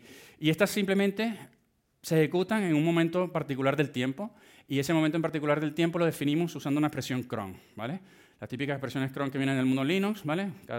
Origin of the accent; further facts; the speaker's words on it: Venezuela; En Latinoamérica, yo soy venezolano, ¿vale?